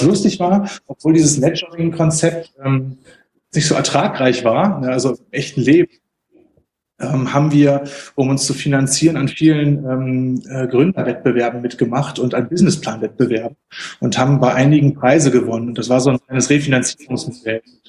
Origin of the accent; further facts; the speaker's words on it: Ratingen, North Rhine-Westphalia, Germany; also örtlich komme ich aus Rating, das ist so zwischen Düsseldorf und Essen, das ist jetzt so geografisch.